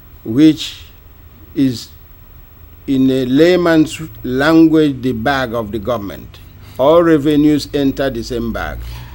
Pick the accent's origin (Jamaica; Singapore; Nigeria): Nigeria; born there; By God's grace, I was born in Nigeria and have become a Caribbean by aeroplane.